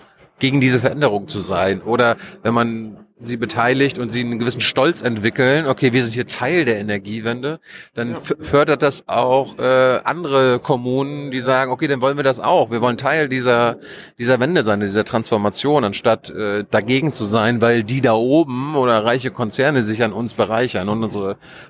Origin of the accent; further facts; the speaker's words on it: East Germany, Germany; ich komme ja aus dem Osten